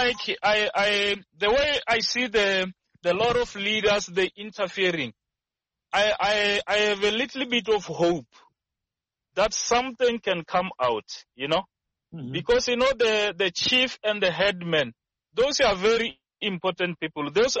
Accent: Limpopo, South Africa; Look, for my side, me, I'm from Limpopo. So Limpopo is very rare to see something like this.

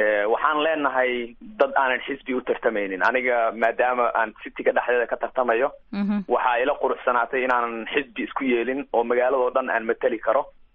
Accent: Kenya; moved away as an adult; also born or lived in Somalia; now in United States; Aniga waxaan ku dhashay Soomaaliya, laba sanaan oo jira ayaan waxaan usoo qaxnay qaxootiyada waaweyn ee ku yaallo Kenya, meeshaas oo aan ku noolaa ilaa 18 sano. Mareykanka waxaan soo galay 2009-kii

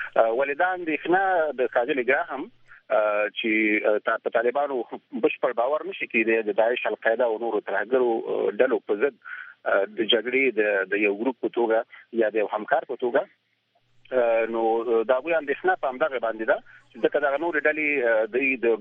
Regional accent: Nangarhar, Afghanistan; زه خپله د ننګرهار یم

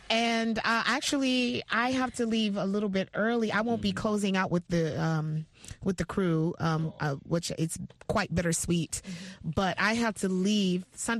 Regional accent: Chicago, Illinois, United States; also born or lived in Baltimore; I actually was born in Baltimore, but I grew up in Chicago.

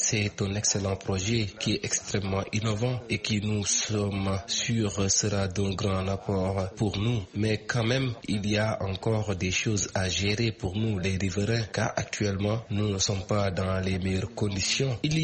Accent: Fouta, Senegal; Moi, par exemple, je viens de Fouta et j'ai laissé toute ma famille là-bas

